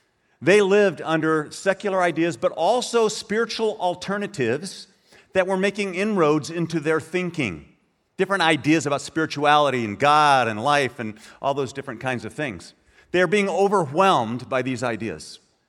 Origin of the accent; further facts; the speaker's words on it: California, United States; now in Idaho, United States; We hail from Northern California. I know. We have seen the light, repented, and moved to Idaho.